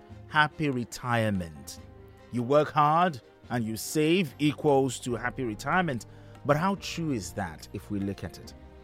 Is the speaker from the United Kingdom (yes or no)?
no; Nigeria; I'm also a Nigerian